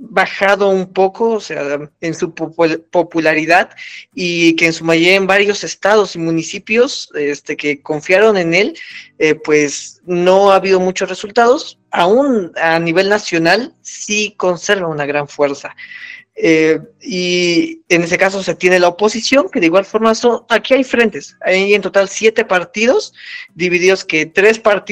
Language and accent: Spanish; Mexico; como mexicano, un poco como politólogo, soy estudiante de ciencias políticas